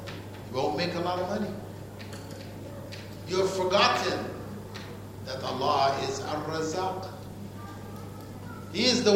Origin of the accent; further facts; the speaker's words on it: Toronto, Ontario, Canada; I grew up in Toronto. I was in Toronto.